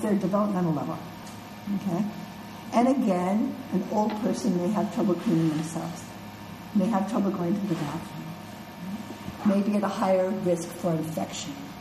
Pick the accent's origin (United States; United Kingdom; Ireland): Ireland; the meat, my pastries, and tea that we do as Irish people, and, you know, the Irish are never known for food.